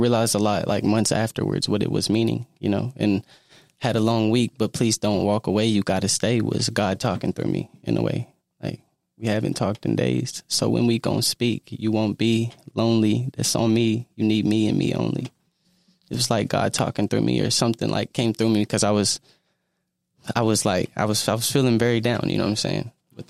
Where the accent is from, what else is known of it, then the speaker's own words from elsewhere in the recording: Maud, Texas, United States; also born or lived in Kansas City; I'm from Kansas City, but I spent most of my life in a town called Maud.